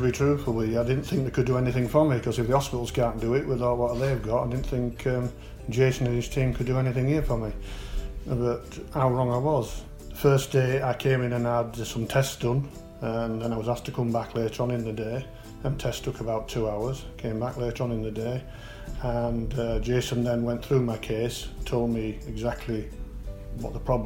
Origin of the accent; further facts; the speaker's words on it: Harrogate, Yorkshire and the Humber, United Kingdom; I'm from Harrogate.